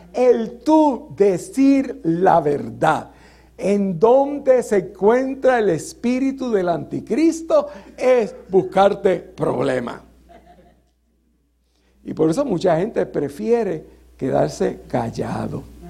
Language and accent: Spanish; Mayagüez, Puerto Rico; eso allá en Puerto Rico, en Mayagüez, de donde yo vengo.